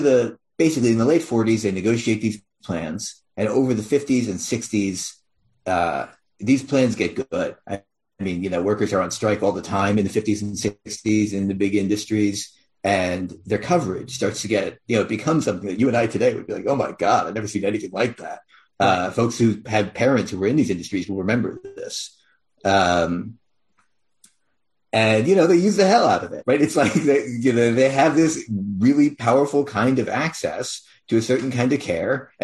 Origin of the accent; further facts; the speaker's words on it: Philadelphia, Pennsylvania, United States; now in Chicago, United States; I live in Chicago. Chicago is significantly smaller than it used to be. I grew up in Philly. Philly is significantly smaller than it used to be.